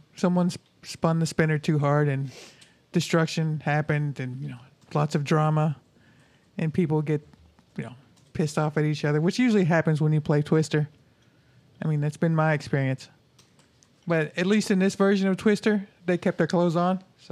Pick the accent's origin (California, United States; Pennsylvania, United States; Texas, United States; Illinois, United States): Texas, United States; Oh yeah, I'm from Texas.